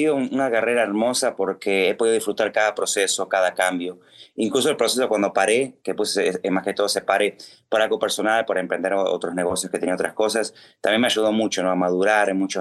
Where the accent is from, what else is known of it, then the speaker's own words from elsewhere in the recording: Uruguay; sigue siendo mi segunda casa, porque sigo siendo uruguayo de corazón